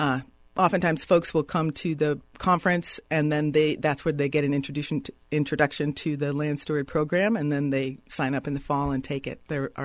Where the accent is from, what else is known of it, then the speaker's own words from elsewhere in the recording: Minnesota, United States; or like I grew up in Minnesota.